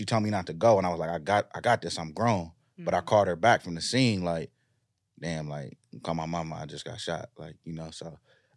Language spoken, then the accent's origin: English; Carson, California, United States; Know, like, I'm from Carson, TDE, started in Carson. My first time on stage … pulled me out the crowd.